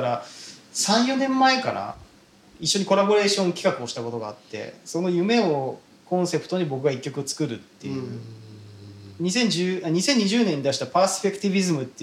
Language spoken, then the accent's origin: Japanese; Yokoze, Saitama, Japan; 記録であの僕の地元の横瀬町って、秩父郡横瀬町ってところがあるんですけど